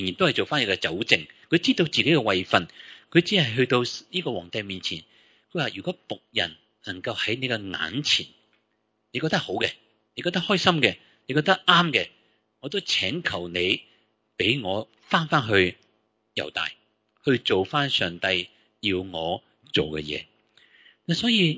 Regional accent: China; 我们中国人

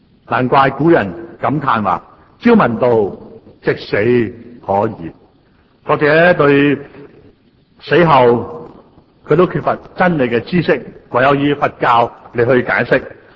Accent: China; 虚构的神话却成为我们中国人的偶像，我觉得真是很遗憾。

